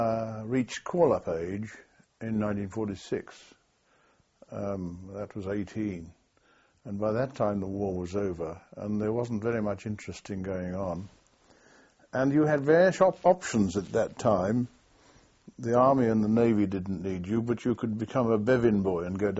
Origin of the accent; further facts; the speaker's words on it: Birmingham, West Midlands, United Kingdom; I was born in Birmingham.